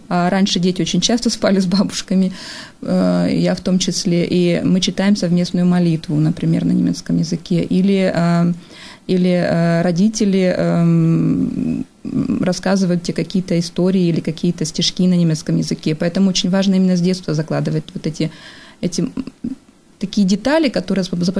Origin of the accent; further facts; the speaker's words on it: Siberia, Russia; also born or lived in northern Kazakhstan; Мое детство проходило в Сибири и на севере Казахстана. Я своим родным языком всегда считала два языка